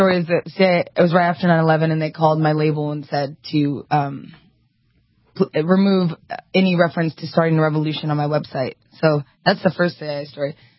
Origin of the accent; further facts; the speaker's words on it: Montana, United States; Well, I'm born and raised in Montana, and so it's a little bit like Texas.